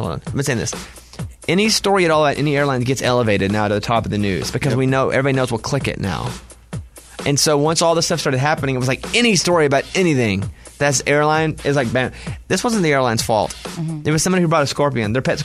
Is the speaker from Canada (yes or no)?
no; Arkansas, United States; I'm from Arkansas.